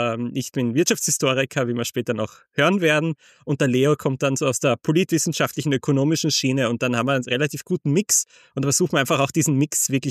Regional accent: Graz, Styria, Austria; moved away as an adult; now in England; Und ich bin dann entsprechend in Graz in Österreich zur Welt gekommen, dort aufgewachsen, man hört sie auch ein bisschen raus. Und dann hat es mich nach der Schulzeit, nach dem Zivildienst nach England verschlagen.

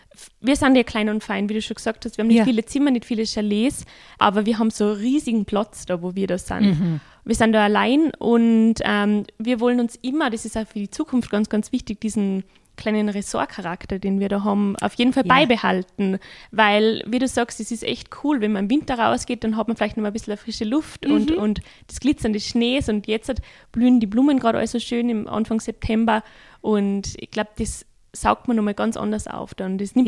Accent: Austria; bei uns in Österreich

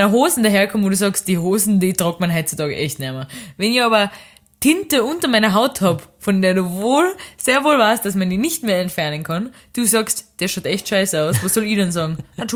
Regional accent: Austria; Mich auch gefragt, wo ich herkomme. Österreich.

